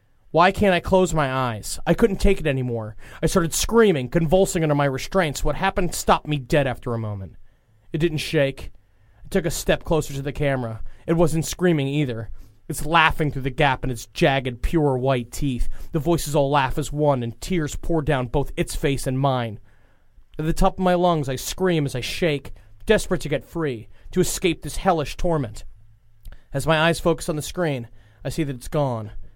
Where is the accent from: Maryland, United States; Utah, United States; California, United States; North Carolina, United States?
California, United States; Los Angeles; 35 years old. I'm from Los Angeles, California.